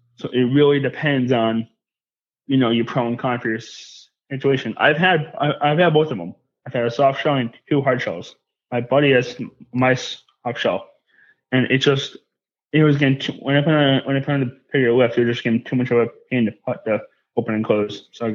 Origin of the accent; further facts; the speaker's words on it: New England, United States; Growing up in New England, you kind of have to learn to drive in the snow.